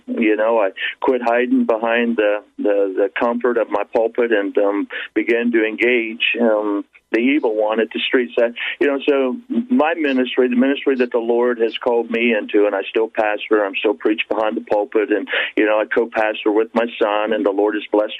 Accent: Warsaw, Ohio, United States; I'm in Warsaw, Ohio. It's my hometown. It's where I was born and raised.

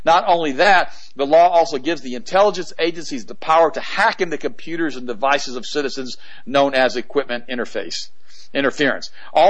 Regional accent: Florida, United States; because I was raised in Florida.

